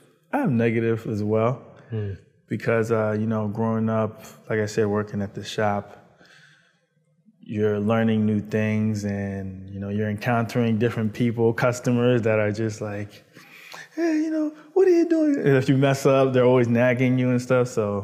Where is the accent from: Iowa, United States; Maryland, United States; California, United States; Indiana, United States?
Maryland, United States; Baltimore; also born or lived in New York; Well, I lived in, I was born in New York, sorry. And then I traveled after 4 to Baltimore. It was rough in New York and it was rough in Baltimore. Decided to move from Baltimore to Virginia, then Maryland, and then Virginia.